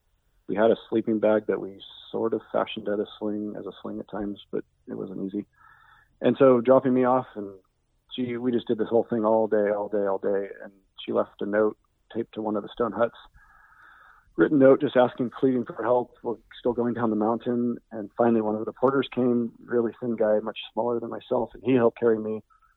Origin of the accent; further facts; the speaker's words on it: Sonoma, California, United States; it was through the travel that I discovered Napa Valley, even though I grew up in Sonoma.